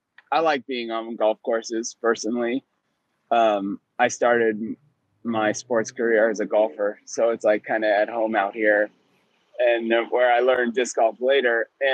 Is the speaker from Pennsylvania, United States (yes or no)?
no; Oregon, United States; I'm from Oregon, I'm from the heart of the woods. I'm a woods golfer.